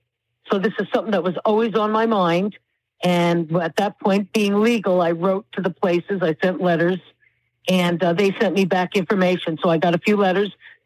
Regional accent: New York, United States; I was raised on Long Island in New York.

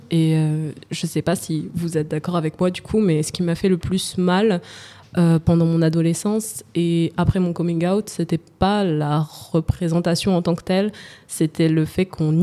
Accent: Île-de-France, France; J'ai grandi dans le 94, je citerai pas le nom de ma ville, mais j'ai grandi dans le 94, le Val-de-Marne, donc c'est pas le coin le plus mal famé non plus, mais c'est, voilà, c'est la banlieue quoi.

